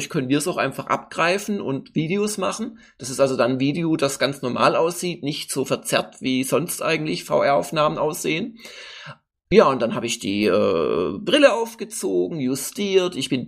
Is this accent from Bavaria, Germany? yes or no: no; Baden-Württemberg, Germany; ich bin Schwabe